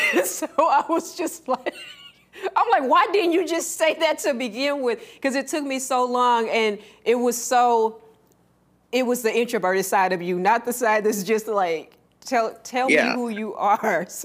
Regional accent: Texas, United States; See, it's because I'm from Texas, thought it was on

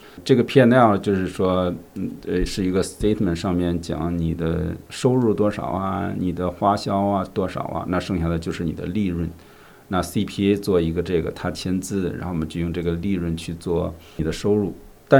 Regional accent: China; 对，我们中国人的话很少有人有好多 late payment

